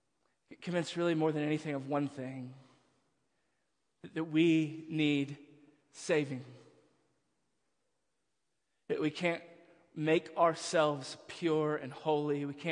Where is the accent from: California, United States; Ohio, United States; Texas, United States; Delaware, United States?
Texas, United States; Again, I grew up in Texas.